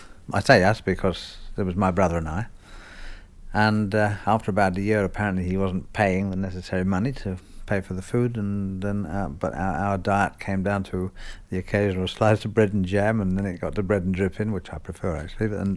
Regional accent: London, United Kingdom; I was born in Marylebone and then I went to school in Paddington, which is not far away.

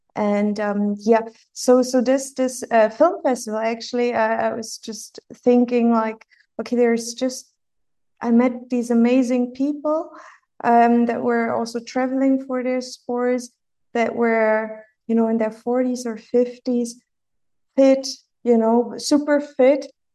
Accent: Berlin, Germany; so I was born and bred in Berlin. And when I was in my early 20s, Berlin really flourished with the creatives.

